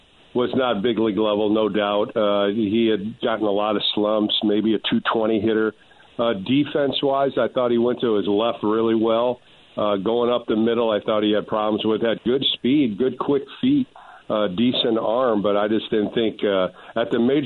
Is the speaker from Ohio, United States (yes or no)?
yes; Ohio, United States; because I grew up in Ohio, was the Pirates of all teams, with Chuck Tanner.